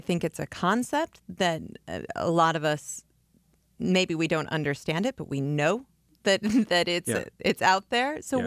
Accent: Iowa, United States; I grew up in Black Hawk County, and Chief Black Hawk's name is everywhere in the Midwest

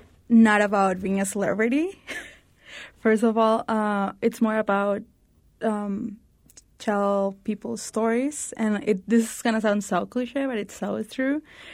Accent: Juarez, Chihuahua, Mexico; English is a second language; also born or lived in United States; I was born here, raised in Juarez and all that, but English is my second language.

